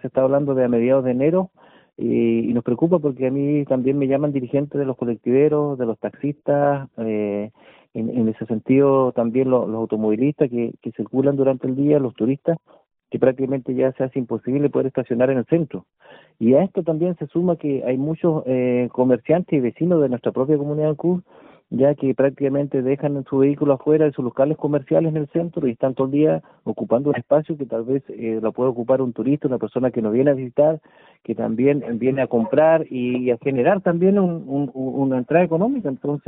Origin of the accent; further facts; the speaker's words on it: Cancún, Quintana Roo, Mexico; a los comerciantes que tienen sus vehículos, que somos de Cancún